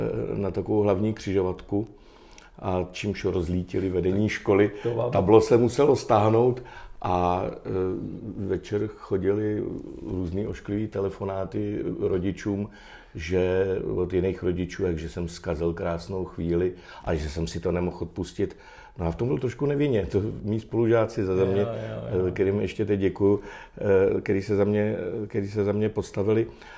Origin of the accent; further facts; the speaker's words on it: Cheb, Karlovy Vary Region, Czechia; Jsem z Chebu.